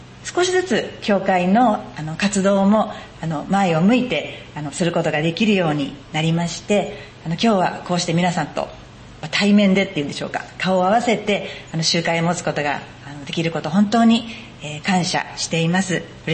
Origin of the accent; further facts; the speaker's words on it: Chiba, Japan; also born or lived in Nerima; 出身は練馬で生まれたんですけれども、小さい時に千葉市に引っ越してまいりました。